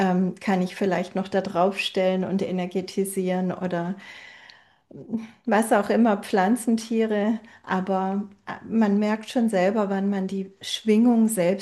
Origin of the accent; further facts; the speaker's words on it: Baden-Württemberg, Germany; Ich komme ja selber ursprünglich aus dem Schwabenland.